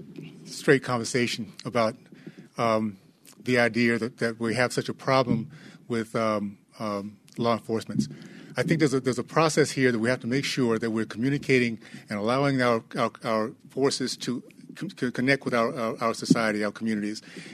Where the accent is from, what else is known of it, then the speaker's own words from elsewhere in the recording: Tallahassee, Florida, United States; I grew up in the Deep South, Tallahassee, Florida, days of segregation.